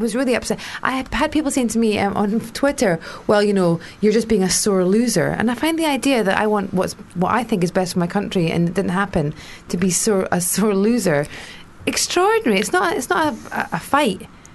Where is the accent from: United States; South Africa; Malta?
South Africa; born there; I was born in South Africa, but I'm still British.